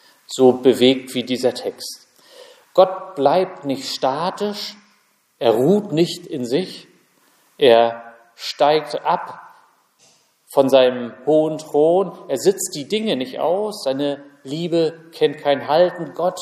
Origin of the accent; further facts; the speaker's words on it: Mecklenburg-Vorpommern, Germany; Wir sind ja nicht dafür bekannt, mit Lob um uns zu werfen. Ich bin ja in Pommern groß geworden.